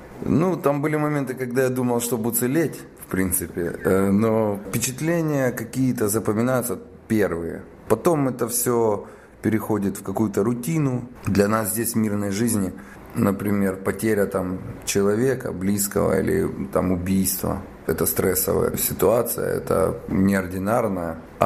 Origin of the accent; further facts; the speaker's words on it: Kharkiv, Kharkiv Oblast, Ukraine; Я родился в Украине, я здесь прожил, я здесь закончил университет.